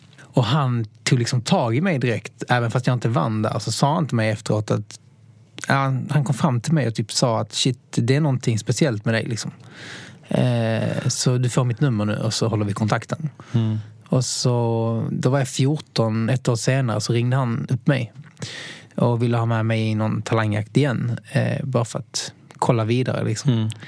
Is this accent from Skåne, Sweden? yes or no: yes; Helsingborg, Skåne, Sweden; Så det var 60 pass tror jag, som tävlade i Helsingborg då, där jag kommer ifrån.